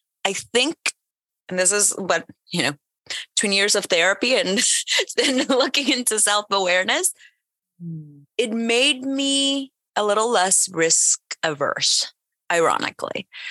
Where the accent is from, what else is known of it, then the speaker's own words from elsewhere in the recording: El Salvador; also born or lived in Mexico; now in New York, United States; I've moved around, not a lot, but I have moved countries. I'm from El Salvador, lived in Mexico for a really long time and then moved to New York.